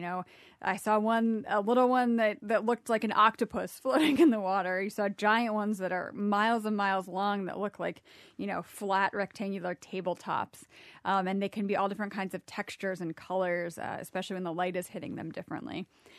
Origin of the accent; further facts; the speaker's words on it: Brazil; English is a second language; or my hometown, which is in a coastal city in Brazil.